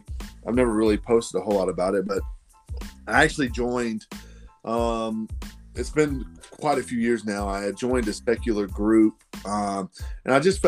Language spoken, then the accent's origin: English; Wauchula, Florida, United States; now in Nashville, United States; I live outside of Nashville, Tennessee now. I'm originally from Wauchula, Avon Park, Florida, and my wife is from Okeechobee.